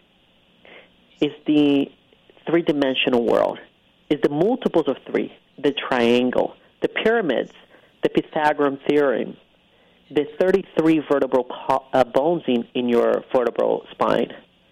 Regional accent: Brazil; born there; first language Portuguese; English is a second language; moved away; I was born in Brazil. I speak Portuguese. I came to this country and I learned English. I learned Spanish. I learned Italian. I learned Sanskrit.

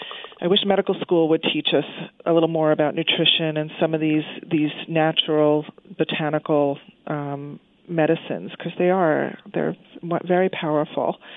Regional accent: Florida, United States; I grew up in Florida, and we used to have aloe growing all over the place.

